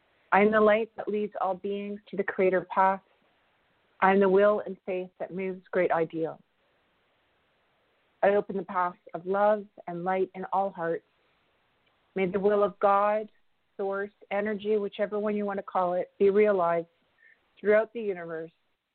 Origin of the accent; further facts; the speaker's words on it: Sault Ste. Marie, Ontario, Canada; I mentioned that I'm from Sault Ste. Marie. Sault Ste. Marie is in the Robinson-Huron Treaty territory